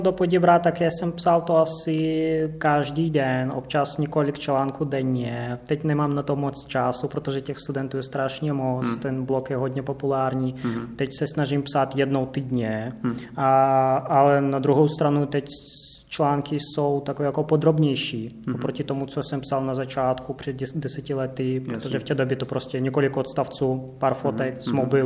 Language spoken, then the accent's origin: Czech; Irkutsk Oblast, Russia; Czech is a second language; moved away as an adult; now in Czech Republic; Takže pocházím z Ruska, přijel jsem do České republiky skoro před 10 lety, tak studoval jsem vysokou školu v Irkutsku a předtím střední školu.